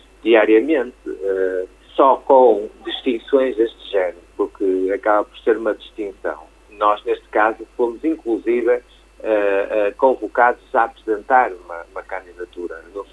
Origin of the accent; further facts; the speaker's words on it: Barcelos, Braga, Portugal; estou feliz como barcelense